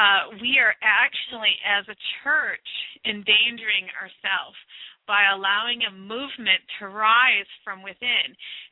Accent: Minnesota, United States; now in Missouri, United States; And I don't say that lightly because I grew up in Minnesota where it's really cold, but today it's actually really cold.

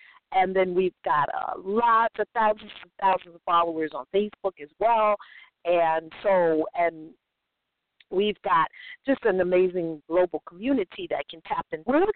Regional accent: New York, United States; That's right. We are from New York.

